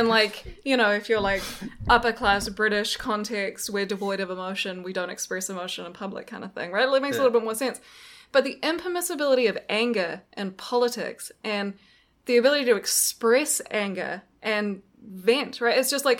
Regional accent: United States; I'm crying because somebody put a star in front of me and I'm American.

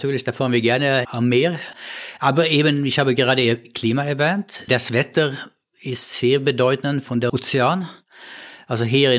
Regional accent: Sweden; now in Germany; ich komme aus Schweden.

